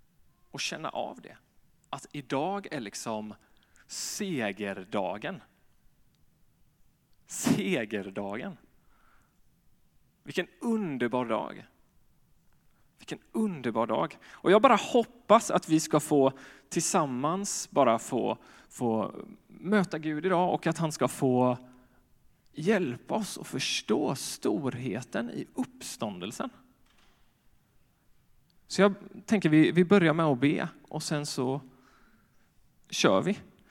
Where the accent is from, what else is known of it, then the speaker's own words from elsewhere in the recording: Jönköping, Jönköping County, Sweden; om ni tycker att jag pratar annorlunda än er så kommer jag från Jönköping.